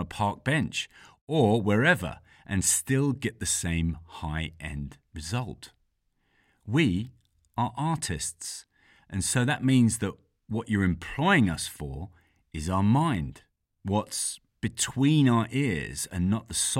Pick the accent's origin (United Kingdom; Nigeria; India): United Kingdom; London; we've got a question from someone in my hometown of London for this week's show.